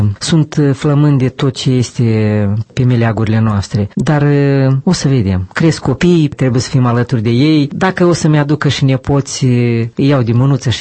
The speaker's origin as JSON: {"language": "Romanian", "country": "Moldova", "moved": "as an adult", "said": "Eu când am plecat din Republica Moldova, am avut mari dificultăți pentru a-mi face echivalența la diploma mea"}